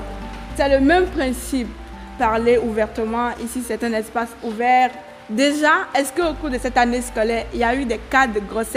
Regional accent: Benin; Je suis béninoise, j'ai 23 ans.

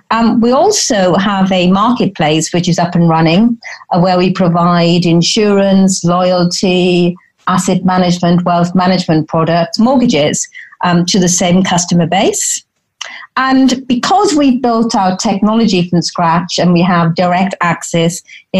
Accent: United Kingdom; I think we do. We are suffering from the Brexit problems at present, but we are very positive, and whatever happens is not going to get us down at all in the UK.

